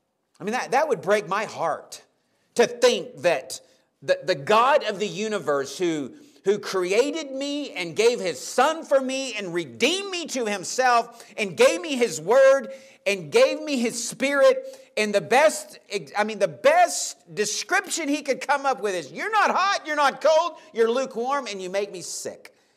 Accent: Texas, United States; I mean, we're from the Panhandle of Texas. We have like cottontail rabbits.

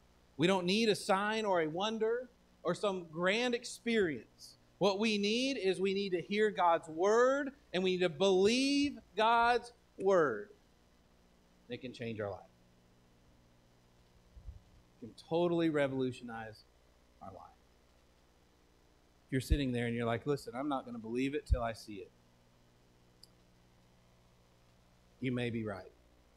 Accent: Texas, United States; Maybe not yee-haw. I'm from Texas. What do y'all shout here?

